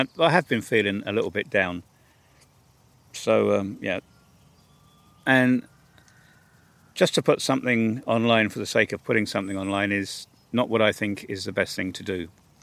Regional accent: United Kingdom; Being British with the love of grass, we'll have it nice and short.

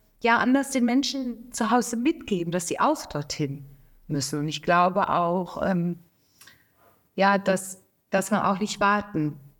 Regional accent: North Rhine-Westphalia, Germany; ich komme tatsächlich aus dem Ruhrgebiet und so ein richtiges Kohlenpott-Kind sagen wir bei uns.

